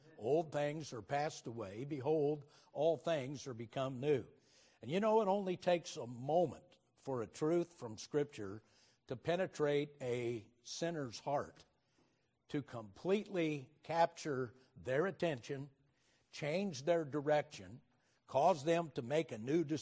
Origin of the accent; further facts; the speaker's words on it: Oakland, California, United States; born there; now in Texas, United States; I was born in Oakland, and now we're back in Texas.